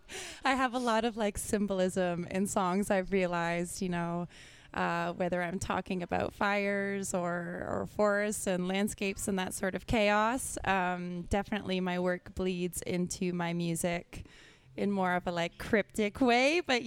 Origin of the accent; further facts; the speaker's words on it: Toronto, Ontario, Canada; now in Revelstoke, Canada; I'm originally from Toronto, city girl at heart. But once I realized what life felt like out of the city, I haven't come back since.